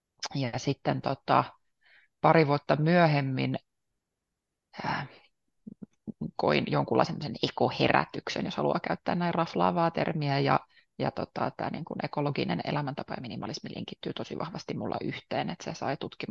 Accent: Helsinki, Uusimaa, Finland; Mä oon helsinkiläinen, pikkusen vajaa 30-vuotias vastuullisuusvaikuttaja.

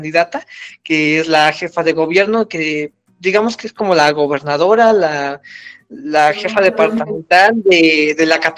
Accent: Mexico; como mexicano, un poco como politólogo, soy estudiante de ciencias políticas

